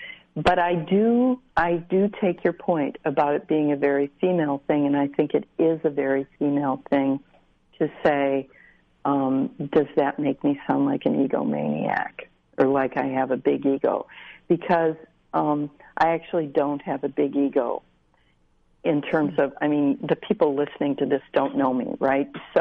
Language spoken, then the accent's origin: English; Midwest, United States; And I'm from the Midwest, and we don't say things like that.